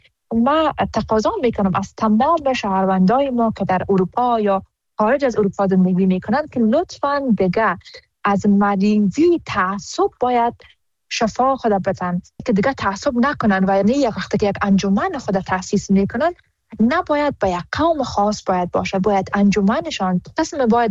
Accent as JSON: {"language": "Persian", "country": "Afghanistan", "said": "ما حمایت همه افغانهای ما را ضرورت داریم و خودم یک قدر از خونمون به بدنم باشه بخاطر وطندارم، وطنم دریغ نمیکنم"}